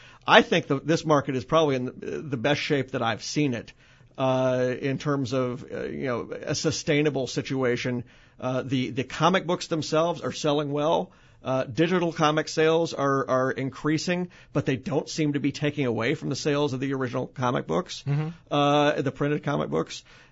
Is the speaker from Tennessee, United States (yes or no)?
yes; Memphis, Tennessee, United States; I will be doing the launch for that actually in my hometown of Memphis at the local bookseller's store that's there, and that's just a lot of fun to be able to go back to where it kind of began for me.